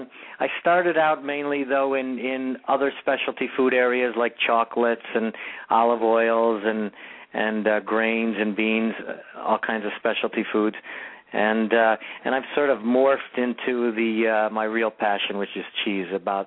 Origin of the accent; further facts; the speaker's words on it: Cleveland, Ohio, United States; I grew up in the Cleveland, Ohio area, and in the eastern suburbs of Cleveland, the neighborhood that I grew up in was a predominantly Italian neighborhood